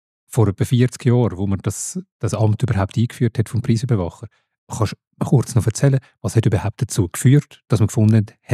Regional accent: Switzerland; als Schweizerin

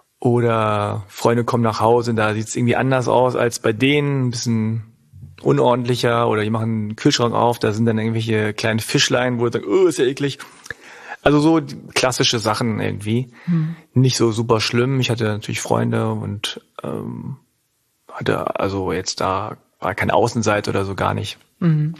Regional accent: Altwarmbüchen, Lower Saxony, Germany; ich bin ja in Altwerbüchen aufgewachsen. Das ist so ein bisschen, so 20 Minuten ungefähr oder 25 Minuten mit der Bahn mittlerweile vom Hauptbahnhof entfernt. Und eigentlich hatte ich so eine ganz normale deutsche Mittelschicht-Vorstadt so Kindheit.

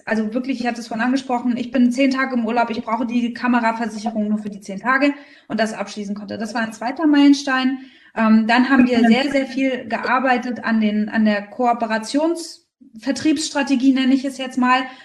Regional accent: Berlin, Germany; now in Rostock, Germany; ich bin gar kein gebürtiger Fischkopf, sondern ich komme eigentlich aus Berlin. Aber bin ja 2014 nach Rostock gezogen.

